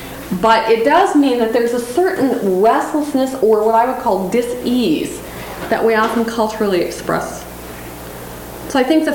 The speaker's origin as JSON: {"language": "English", "region": "Montana", "country": "United States", "tie": "born or raised there", "said": "The landscapes that I think shape and sort of nourish who we are, being born and raised in Montana."}